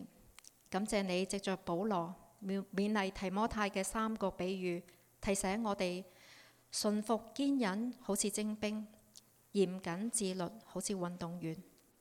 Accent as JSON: {"language": "Chinese", "country": "China", "said": "都是因为有宣教士去愿意踏出他的安舒区，将福音去传给我们中国人。"}